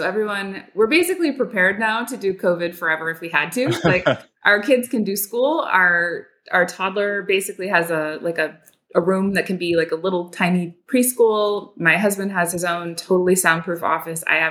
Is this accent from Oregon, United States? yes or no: yes; Oregon, United States; also born or lived in Seattle; now in San Francisco, United States; although I am from Oregon originally, so this isn't super weird. I lived in Oregon, moved to Seattle, lived in Oregon, and then moved down to San Francisco about 8 years ago.